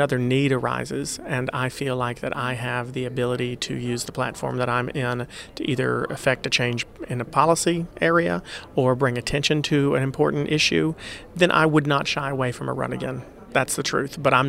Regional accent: North Carolina, United States; I'm somebody from North Carolina who was very upset at seeing, well, not only the partisanship in Congress, but the fact that my state has been cut apart and gerrymandered so much

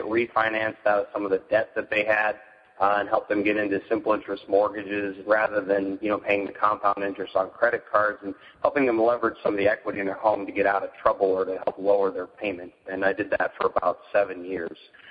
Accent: California, United States; I'm from Southern California.

